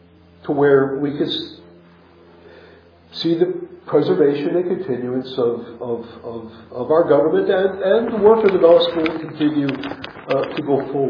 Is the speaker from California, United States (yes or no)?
no; New Jersey, United States; I was taught in my church, I grew up in New Jersey, that privileges that are taken for granted become privileges abused.